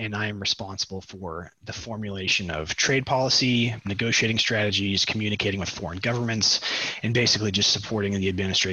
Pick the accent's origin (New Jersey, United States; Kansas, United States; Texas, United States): Kansas, United States; here I am from Western Kansas.